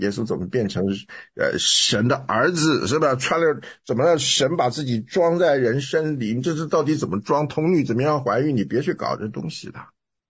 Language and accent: Chinese; Taiwan; moved away as an adult; now in United States; 我从台湾来啊，我为什么来，我就是来学音乐的啊